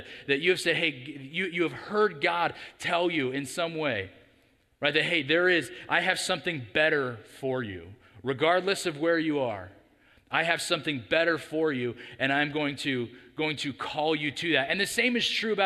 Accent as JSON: {"language": "English", "town": "Atwater", "region": "California", "country": "United States", "tie": "born or raised there", "said": "I actually grew up as a Central Valley kid. I'm from Atwater originally, and so I grew up on the 99 corridor."}